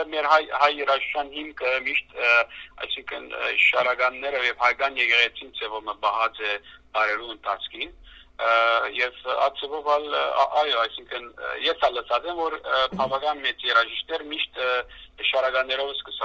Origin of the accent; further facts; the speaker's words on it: Lebanon; also born or lived in Aleppo, Syria; now in Canada; ես Հալեբի մեջ ծնած եմ, ուրեմն եւ Հալեբ եւ Եկլիփանան փոխադրված ընտանիքով, իսկ դրոցս ուրեմն հաջախազ եմ Լիփանանի դպրոցներու մեջ եւ ավարտած, իսկ 55-ին ուրեմն ընտանիքով Կանադա փոխադրվեցանք